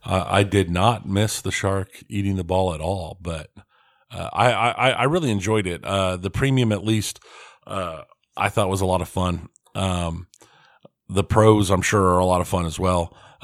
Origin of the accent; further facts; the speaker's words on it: Kansas, United States; We're from Kansas, so we're used to thunderstorms, and we know tornado sirens and stuff.